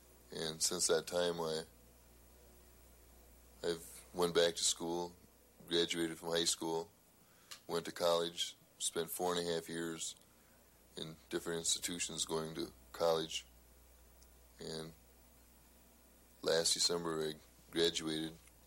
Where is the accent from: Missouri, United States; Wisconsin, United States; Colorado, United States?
Wisconsin, United States; Reedsburg; I am formerly from Reedsburg